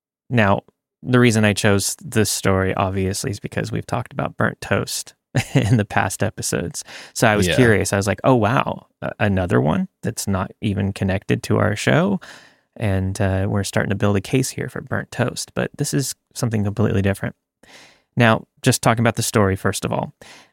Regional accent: Scotland, United Kingdom; I'm actually Scottish. Majority of my blood is Scottish.

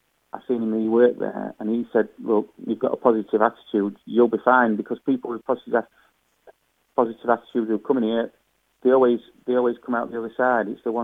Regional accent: Yorkshire and the Humber, United Kingdom; I'm from Yorkshire

